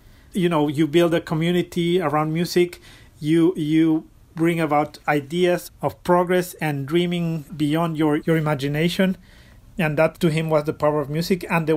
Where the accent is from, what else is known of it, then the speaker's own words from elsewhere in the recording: Guatemala City, Guatemala Department, Guatemala; now in New York City, United States; I am originally from Guatemala City, and I live in New York City right now.